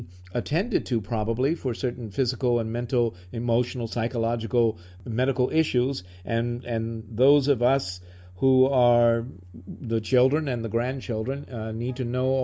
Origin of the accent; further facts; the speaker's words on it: New York, United States; I'm from New York, and we didn't get the worst of it.